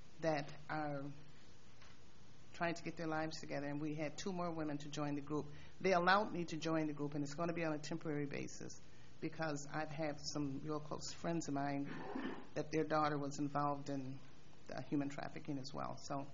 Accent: Milwaukee, Wisconsin, United States; I was born here in Milwaukee. I've lived here all my life.

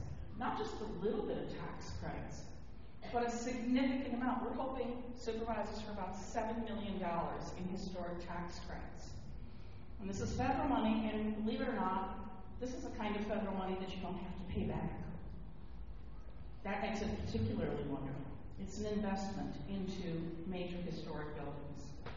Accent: Wisconsin, United States; I'm the out-of-town consultant, but I'm from Milwaukee County. My mom is here, and she's 97 years old

